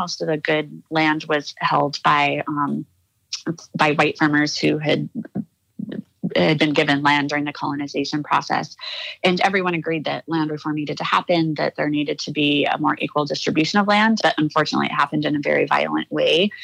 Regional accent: Miles City, Montana, United States; And I grew up in Miles City. And since I was from a rural area, they immediately put me on agricultural issues.

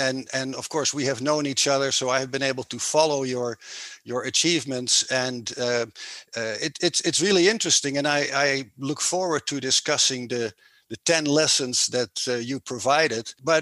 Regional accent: Netherlands; English is a second language; now in Arizona, United States; I'm originally from the Netherlands, currently living in the state of Arizona in the United States

